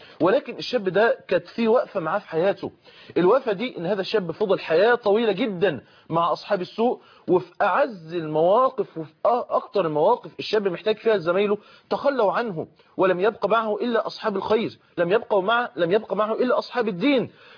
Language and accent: Arabic; Mansoura, Dakahlia, Egypt; داخل درس من الدروس عندنا في المنصورة